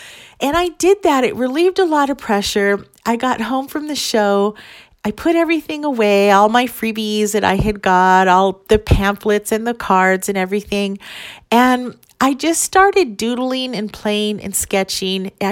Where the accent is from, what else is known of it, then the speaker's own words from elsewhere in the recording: Phoenix, Arizona, United States; And it's held in Phoenix every year, which makes me really happy because that is my hometown.